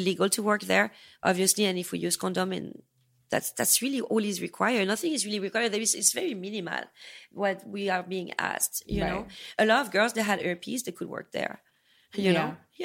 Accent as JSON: {"language": "English", "country": "United States", "tie": "born there", "said": "I do have an accent. I was born here. You know, I'm as American as an American. You know, it's just that my accent is a little thick."}